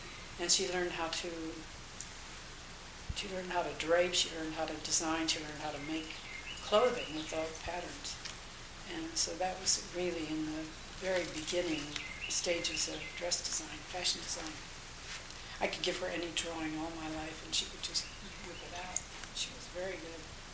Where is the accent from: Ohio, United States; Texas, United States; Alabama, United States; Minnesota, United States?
Ohio, United States; Akron; born there; I was born in Akron, Ohio, August 3rd, 1921.